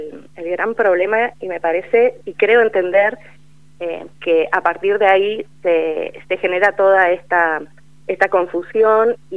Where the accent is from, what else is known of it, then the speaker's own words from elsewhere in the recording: Mendoza, Argentina; born there; Yo soy nacida en Mendoza.